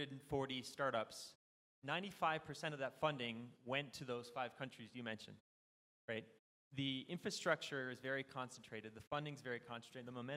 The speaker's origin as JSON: {"language": "English", "region": "Massachusetts", "country": "United States", "tie": "born there", "said": "I was born in Massachusetts in the United States"}